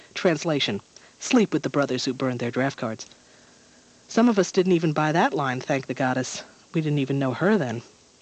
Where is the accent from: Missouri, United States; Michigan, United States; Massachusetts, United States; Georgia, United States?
Michigan, United States; Detroit; so I moved on, ending up back in Detroit, my hometown